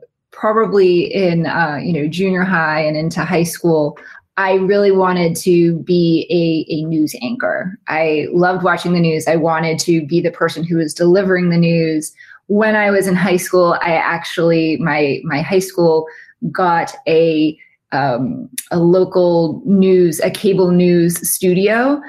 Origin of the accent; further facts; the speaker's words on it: Massachusetts, United States; so I grew up outside of Boston, and to be a page, you live and you work on Capitol Hill.